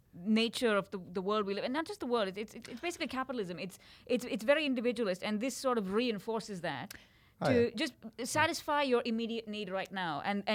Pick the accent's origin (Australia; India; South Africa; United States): India; I'm from India